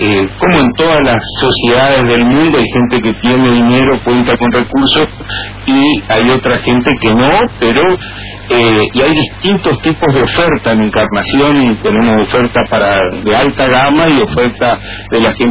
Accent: Argentina; Ahora como vecino, como argentino, como podría opinar, pero me voy a reservar.

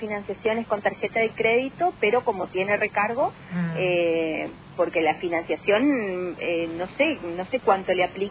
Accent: Argentina; porque nosotros vivimos en esta sociedad, somos argentinos

